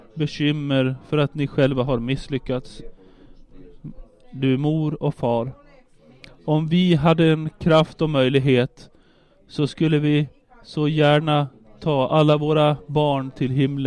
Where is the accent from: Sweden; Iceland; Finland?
Finland; Rovaniemi, Lapland; Vi hade där hemma i Rovaniemi en vandringsvän